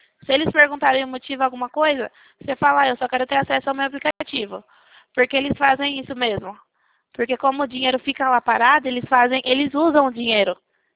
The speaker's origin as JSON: {"language": "Portuguese", "town": "Leme", "region": "São Paulo", "country": "Brazil", "said": "Eu sou aqui de Leme."}